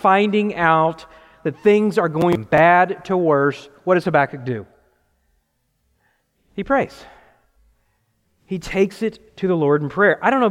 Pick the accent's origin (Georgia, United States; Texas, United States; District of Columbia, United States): Texas, United States; That's what we do. We're from Texas.